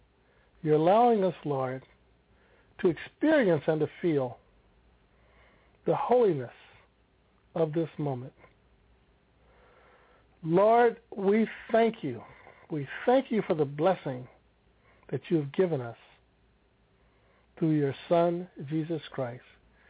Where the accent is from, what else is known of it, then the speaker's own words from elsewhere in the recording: Missouri, United States; Now, you know, I'm from Missouri, which is a show me state.